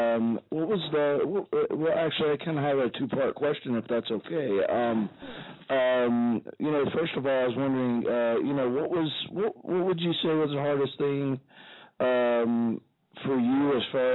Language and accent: English; Tennessee, United States; I'm from Tennessee.